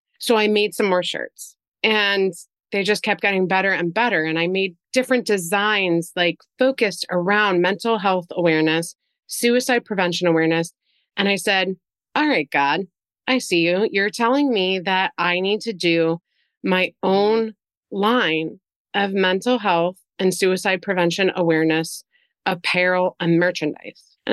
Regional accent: Pennsylvania, United States; even going back to my hometown of Schuylkill County.

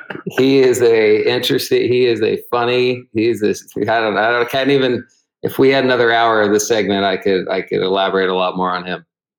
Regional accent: Pittsburgh, Pennsylvania, United States; He probably has no clue, you know, who I am coming from Pittsburgh over there.

